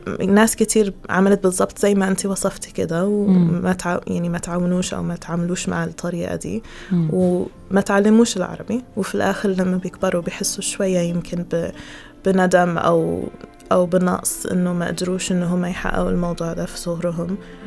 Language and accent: Arabic; Egypt; ما بيعترفوش بالملوخية المصرية، وإحنا كمصريين يعني لا.